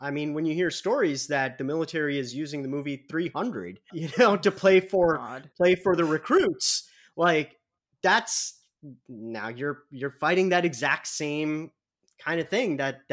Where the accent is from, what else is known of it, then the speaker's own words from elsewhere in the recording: Midwest, United States; accent: Midwestern; that they're thrown off by my accent, by my very heavy Midwestern accent.